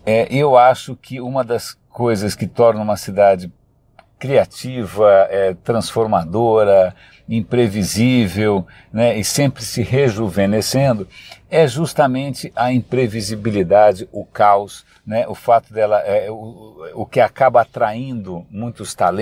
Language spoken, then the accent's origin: Portuguese; São Paulo, Brazil; eu tenho muito carinho pelo Centro Velho da cidade de São Paulo, porque eu nasci praticamente no Centro Velho. Meus pais, quando eu nasci, moravam na Nestor Pestana, e aí depois eles se mudaram para São Luís.